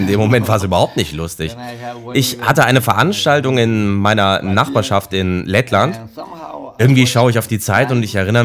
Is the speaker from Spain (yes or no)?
no; Lithuania; German is a second language; Es ist so ähnlich wie bei uns in Litauen.